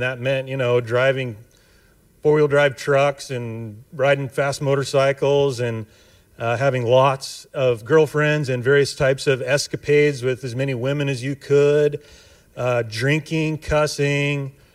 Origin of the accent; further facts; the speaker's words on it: Seaside, Oregon, United States; also born or lived in Astoria; I was born in Astoria, and so I'm a real local yokel, you might say. I grew up down in the Seaside Gearhart area